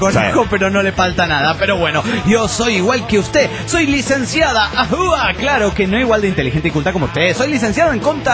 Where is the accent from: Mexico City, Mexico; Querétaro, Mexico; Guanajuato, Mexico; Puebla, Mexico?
Mexico City, Mexico; del DF mexicano.